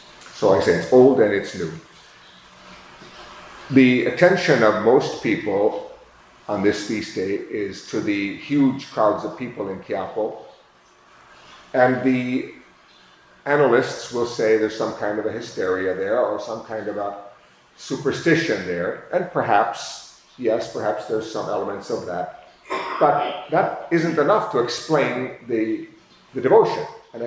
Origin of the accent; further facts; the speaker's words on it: United States; You know, I grew up in the United States where we don't have images with hair and clothing.